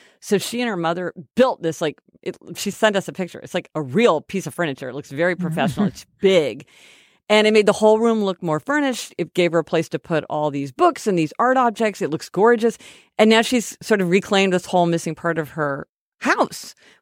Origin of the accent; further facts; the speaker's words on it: Kansas City, Missouri, United States; Oh, our hometown neighbor. We're from Kansas City, Missouri, but, you know, love a fellow Kansas Cityan.